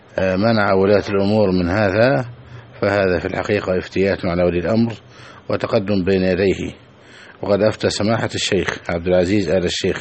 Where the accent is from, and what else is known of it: Egypt